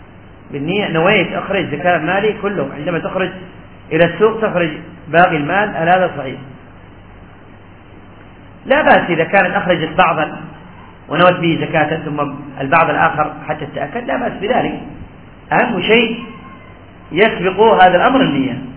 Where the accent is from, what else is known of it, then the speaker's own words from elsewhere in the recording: Yemen; الظاهر الله أعلم بلادنا اليمن يريدون ينافسون الجزائر